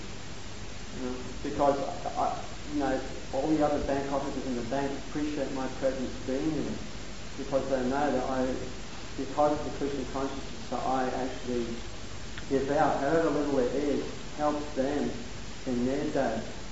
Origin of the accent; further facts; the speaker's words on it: India; if someone's coming from India, I ask them, I'm from India